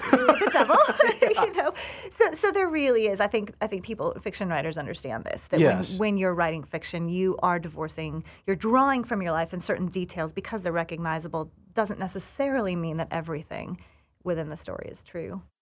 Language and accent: English; Arizona, United States; you know, I'm from Arizona. Do I have a right to be writing about the South?